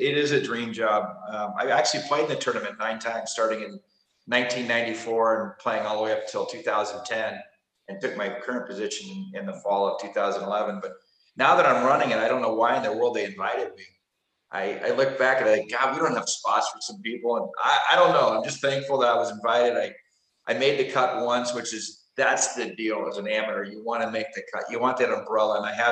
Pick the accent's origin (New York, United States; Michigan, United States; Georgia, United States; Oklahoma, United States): Michigan, United States; also born or lived in Santa Cruz; I'm from Michigan originally in the car business. And I was a car dealer for 25 years up in Santa Cruz